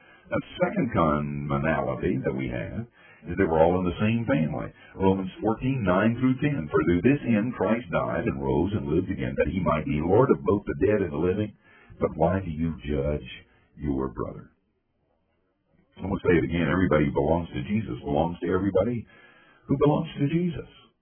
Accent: Asheville, North Carolina, United States; One time, I was flying into my hometown of Asheville

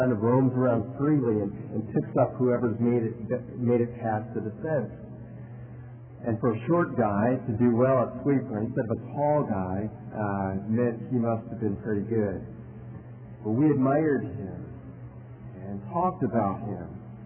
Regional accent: Ohio, United States; I was going to a soccer camp in my hometown at the local university, Ohio Wesleyan University.

